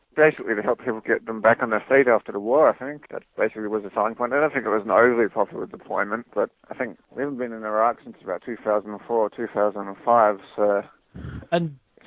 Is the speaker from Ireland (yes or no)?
no; Australia; also born or lived in Perth, Australia; now in New Zealand; I actually sort of grew up in Australia, actually. I was born in Perth.